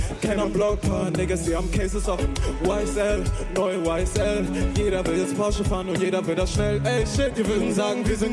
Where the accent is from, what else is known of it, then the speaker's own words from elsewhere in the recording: Hamburg, Germany; also born or lived in Berlin; Ich bin zwar geboren in Berlin, aber ich bin aufgewachsen in Hamburg. Ich wohne in Hamburg, ich bin Hamburger.